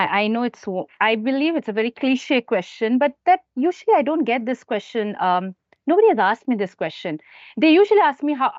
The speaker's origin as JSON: {"language": "English", "country": "India", "moved": "as an adult", "lives_now": "Malaysia", "said": "I am a consultant, and I'm from India. I'm an Indian by my nationality. Been in Malaysia for the last 9 years, I believe."}